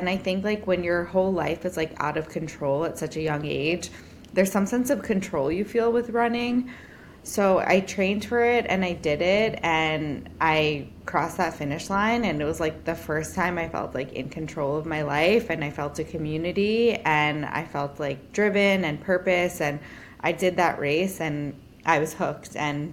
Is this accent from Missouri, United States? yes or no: no; Brooklyn, New York, United States; And I think like growing up in Brooklyn, I wasn't really around so much nature